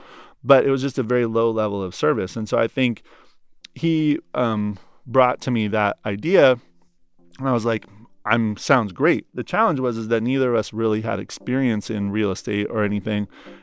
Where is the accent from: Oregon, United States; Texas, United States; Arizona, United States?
Oregon, United States